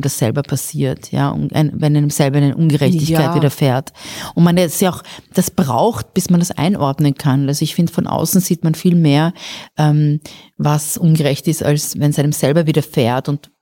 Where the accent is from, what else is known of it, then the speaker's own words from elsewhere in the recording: Iran; okay, ich bin auch Iranerin